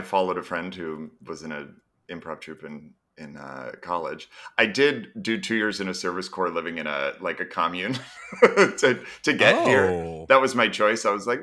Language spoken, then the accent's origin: English; Massachusetts, United States; Well, yeah, I'm from Massachusetts. Oh, right. Yeah. I'm a proud little New England boy. Do you know, like, center of the state, right outside Worcester?